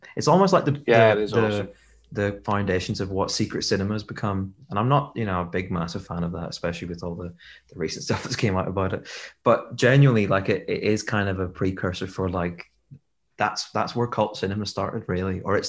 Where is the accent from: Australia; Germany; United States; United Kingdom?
United Kingdom; England; I'm not too sure because I'm from England